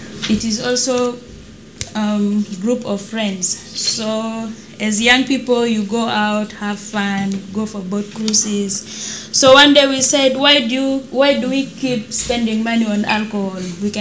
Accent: South Sudan; So I'm from South Sudan.

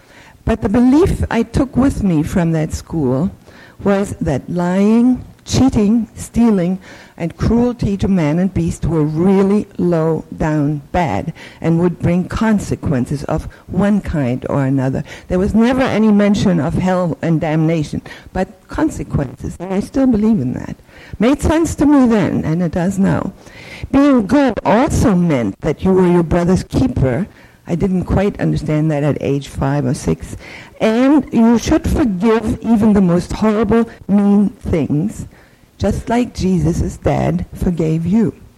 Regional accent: Berlin, Germany; I grew up in Berlin, Germany, a very sheltered and much loved only child. None of the members of my small family were churchgoers, nor were they religion bashers or atheists.

